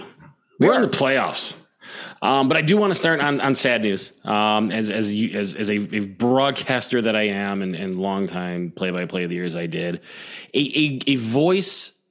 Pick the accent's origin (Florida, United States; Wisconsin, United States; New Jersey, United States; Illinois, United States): Illinois, United States; Chicago; You know, in Chicago, I wasn't able to. I knew of Bob Cole, but I really didn't get to hear him until the internet